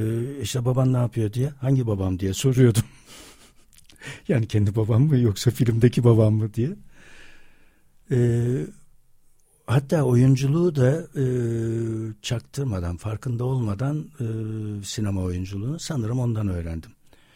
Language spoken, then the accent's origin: Turkish; Istanbul, Turkey; also born or lived in İzmir; İzmir'de doğdum, ondan sonra İstanbul'a geldim, tekrar bir işte bir Merzifon'a gittik falan, sonra geldik şeye, İstanbul'a.